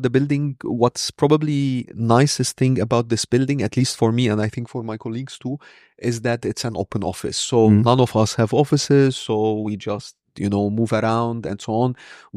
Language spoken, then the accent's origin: English; Beirut, Beirut Governorate, Lebanon; English is a second language; moved away as an adult; I come from Lebanon, so I grew up in Beirut.